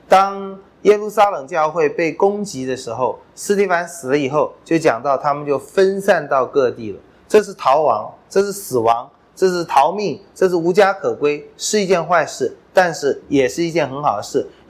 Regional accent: China; 我们中国人沿海民族也是不喜欢离开家乡的，总觉得家乡最好。

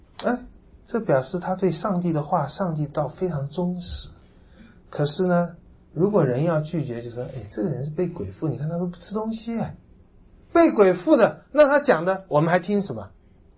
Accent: Taiwan

